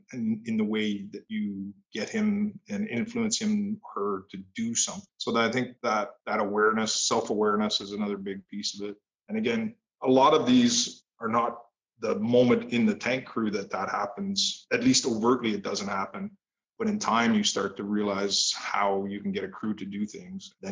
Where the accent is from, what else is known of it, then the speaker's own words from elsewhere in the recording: Canada; as a Canadian, I used to chuckle to myself